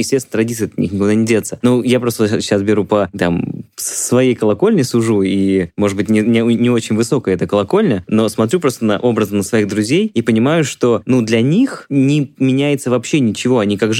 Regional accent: Vladimir, Vladimir Oblast, Russia; В Суздале, ну, поскольку я из Владимира, то все в Суздале катаются.

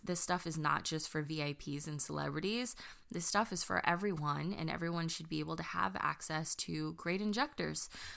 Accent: Chino Hills, California, United States; I grew up in Chino Hills, as did Katrina.

